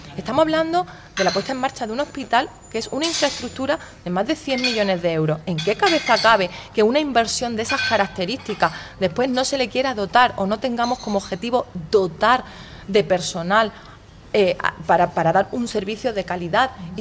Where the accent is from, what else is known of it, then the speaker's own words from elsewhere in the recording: Melilla, Spain; Antes de delegada del gobierno soy ciudadana melillense y lo he sido siempre.